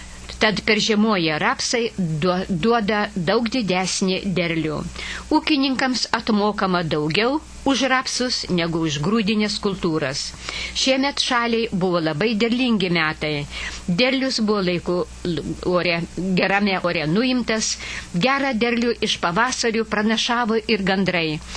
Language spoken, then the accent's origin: Lithuanian; Pakruojis, Šiauliai County, Lithuania; Pakruojus yra mano tėviškės vieta